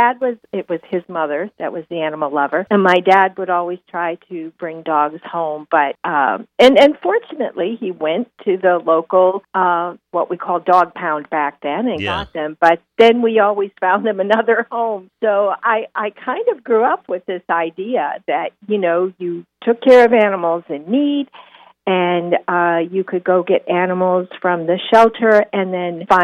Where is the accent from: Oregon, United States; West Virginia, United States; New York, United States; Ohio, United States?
Ohio, United States; Cleveland; Oh, I grew up in Cleveland, Ohio, and I grew up with an animal-loving grandmother.